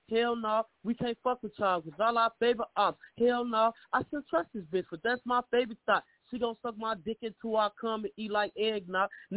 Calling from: Chicago, Illinois, United States; I'm from Chicago, Illinois, man.

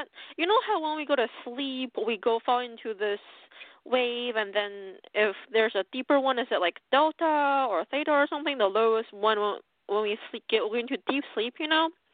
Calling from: Pennsylvania, United States; Hi, guys. … from Pennsylvania.

